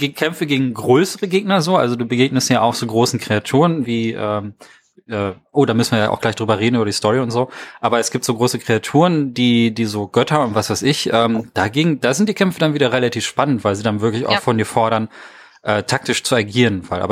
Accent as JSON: {"language": "German", "country": "Germany", "said": "Und als Deutscher ist man dann so, naja."}